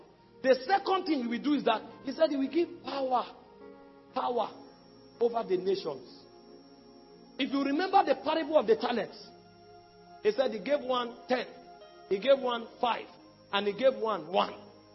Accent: Benue, Nigeria; I come from Benue.

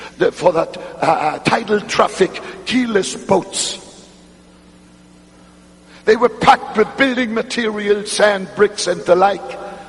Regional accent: North Germany, Germany; English is a second language; I grew up in North Germany as a small boy in post-war Germany. Right there, very close to the North Sea, tidal area.

